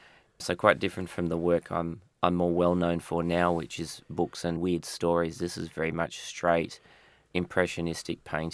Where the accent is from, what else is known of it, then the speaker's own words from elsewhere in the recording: Perth, Western Australia, Australia; I guess I grew up also in Perth drawing and writing as a way of escaping my suburban reality.